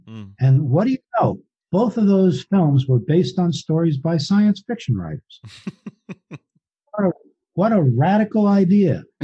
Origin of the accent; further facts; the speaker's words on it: Los Angeles, California, United States; I don't live in Los Angeles deliberately, even though I was raised in Los Angeles.